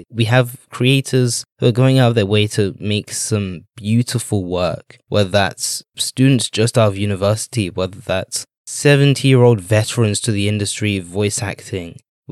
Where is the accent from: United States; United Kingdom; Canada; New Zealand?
United Kingdom; accent: British; I'm just going to say it in my regular British accent.